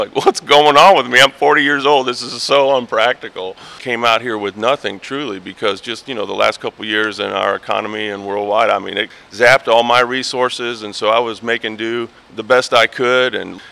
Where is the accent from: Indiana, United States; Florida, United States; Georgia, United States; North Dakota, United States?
Georgia, United States; East Point; And, you know, at the time growing up in East Point, Georgia, we would just make trips up to Tennessee as a child.